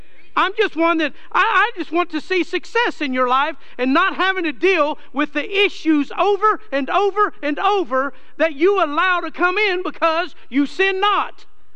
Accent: Odessa, Texas, United States; I said, "Believe it or not, I was raised in Odessa, graduated high school at Odessa High."

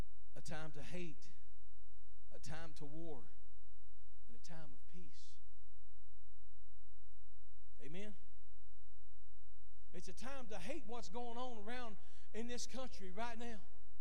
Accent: Texas, United States; Why is it that I'm here from East Texas, this old fat bald-headed boy standing here talking to you two boys

